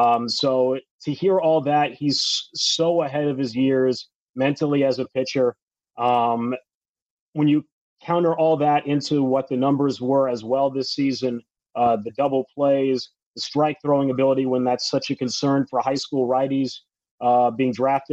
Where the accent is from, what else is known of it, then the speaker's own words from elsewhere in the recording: New Jersey, United States; coming out of high school in my home state of New Jersey